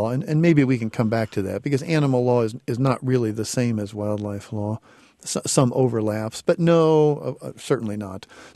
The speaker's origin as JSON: {"language": "English", "town": "Decatur", "region": "Illinois", "country": "United States", "said": "I'm from Decatur, from Central Illinois, a rare law professor from Central Illinois."}